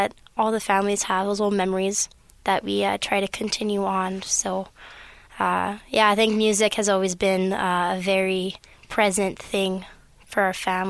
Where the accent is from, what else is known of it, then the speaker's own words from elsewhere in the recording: Edmonton, Alberta, Canada; Well, growing up in Bonnie Doon, that's the official French quarters, you know everyone.